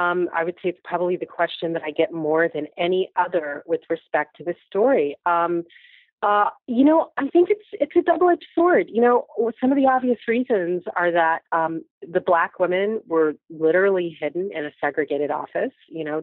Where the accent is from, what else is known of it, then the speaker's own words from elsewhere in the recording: Hampton, Virginia, United States; And so I, growing up in Hampton, Virginia, I knew they worked at NASA